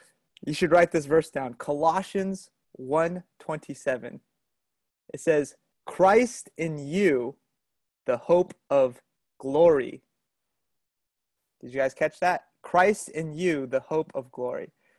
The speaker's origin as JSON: {"language": "English", "town": "Boston", "region": "Massachusetts", "country": "United States", "moved": "as an adult", "said": "You know, I'm originally from Boston, but some of you know right now I'm in sunny California."}